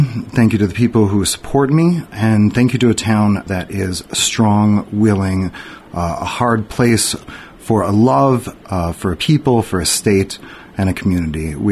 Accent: Chicago, Illinois, United States; Well, I'm a Midwesterner at heart. Although I come from the suburbs of Chicago, I know hard work, I know family, I know dedication, I know respect.

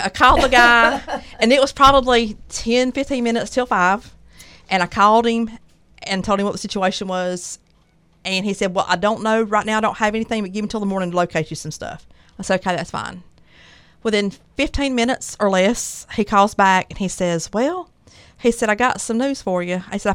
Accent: Pridgen, Georgia, United States; I'm from Pridgen, Georgia. If you don't know where Pridgen is, it's between Broxton and Jacksonville. It's a little community. If you pass through it, there's no red light.

